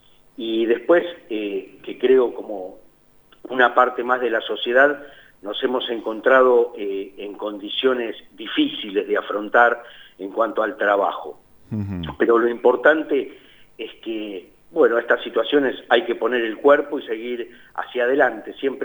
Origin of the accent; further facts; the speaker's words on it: La Plata, Buenos Aires Province, Argentina; now in General La Madrid, Argentina; Yo estoy en General La Madrid trabajando, si bien soy originario de La Plata, me recibí acá en La Plata y hice la residencia acá. En el año 93 empecé a trabajar en General La Madrid y ahí hice toda mi vida asistencial.